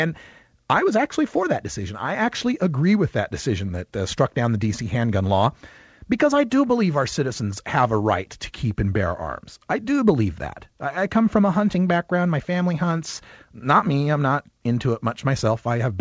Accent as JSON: {"language": "English", "region": "Idaho", "country": "United States", "tie": "born or raised there", "said": "And I heard this a lot growing up in Idaho, right?"}